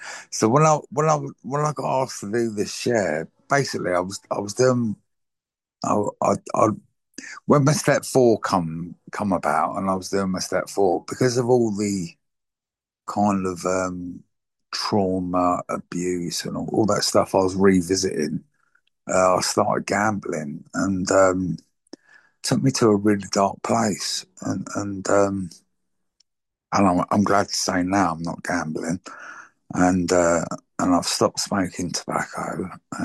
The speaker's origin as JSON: {"language": "English", "town": "Harrow", "region": "London", "country": "United Kingdom", "tie": "born or raised there", "also_born_or_lived": "Woolwich", "said": "I was born in London. In Woolwich, and I kind of grew up for the first 15 years in Middlesex, in Harrow, and well, Stanmore. And it sounds really posh because it's a Jewish area, but I was in the council estate"}